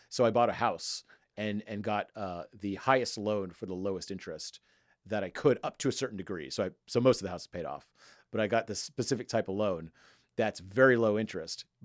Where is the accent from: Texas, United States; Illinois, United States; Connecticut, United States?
Texas, United States; Houston; and I grew up in Houston, so I knew all these companies.